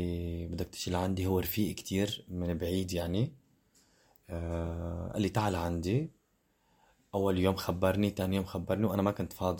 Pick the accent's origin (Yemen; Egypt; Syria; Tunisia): Syria; also born or lived in Turkey; now in France; ، عمري 31 سنة، الأصل سوري، جيت من سوريا على تركيا ومن تركيا على فرنسا، وصل لي هون تقريبا 5 سنوات.